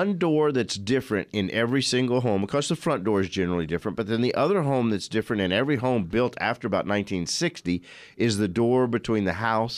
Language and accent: English; Arizona, United States; Being from Arizona, I kind of thought it was hilarious, but nobody else was laughing.